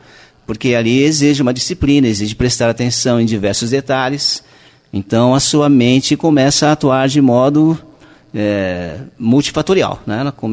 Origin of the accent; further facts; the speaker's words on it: São Paulo, Brazil; now in Paquetá, Brazil; Então, eu sou de São Paulo, né?